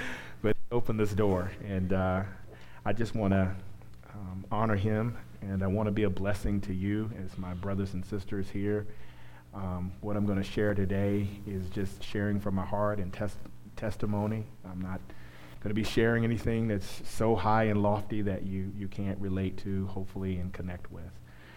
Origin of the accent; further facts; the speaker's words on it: Virginia, United States; moved away as an adult; now in Kentucky, United States; I came to Kentucky in January of 1999 from Virginia. I grew up in Virginia, Southern Virginia.